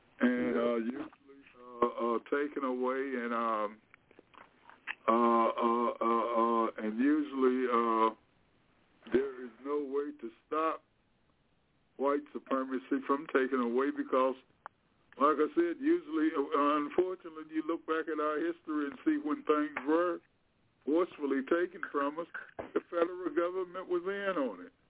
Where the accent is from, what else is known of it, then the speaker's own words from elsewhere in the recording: United States; As an American, I suppose when it comes to those of us who go back and we know the history of the Native Americans